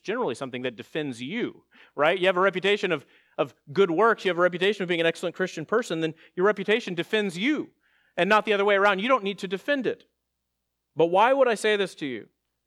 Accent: Texas, United States; So I'm from Texas, and we joked about that because in the sanctuary at the church I was at back in Texas, that sanctuary roof was leaking continuously.

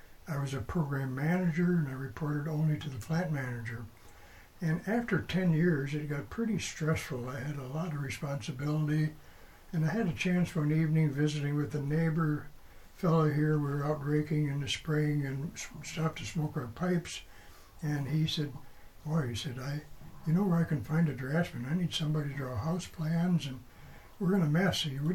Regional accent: Holland, Michigan, United States; also born or lived in Chicago; No, I was born in Chicago. I'm not proud of that, but that's the way it happened. But I was about 12 years old when we moved up to the Holland, Michigan area. And after I graduated high school, I went to Hope College in Holland.

